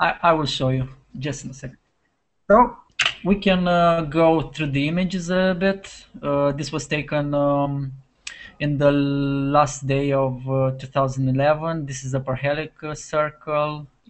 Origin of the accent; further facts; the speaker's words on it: Transylvania, Romania; I'm from Romania. I live in the central Romania, in a region called Transylvania.